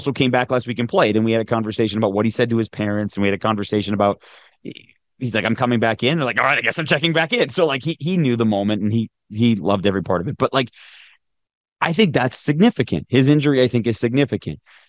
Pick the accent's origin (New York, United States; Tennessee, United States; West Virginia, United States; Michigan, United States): Michigan, United States; Detroit; I mean, I grew up in Detroit. I grew up a Barry Sanders fan.